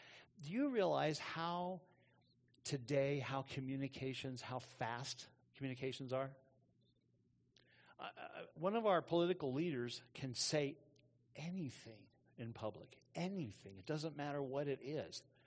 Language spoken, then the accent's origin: English; United States; So it, to me, as an American, it really doesn't have any great importance, but it has great importance in Mexico.